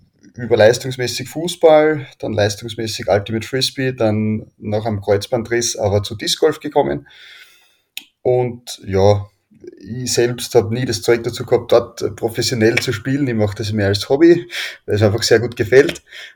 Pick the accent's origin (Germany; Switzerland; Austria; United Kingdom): Austria; Graz, Styria; bei uns in Graz, wir haben einen Hausberg, den Schöckl.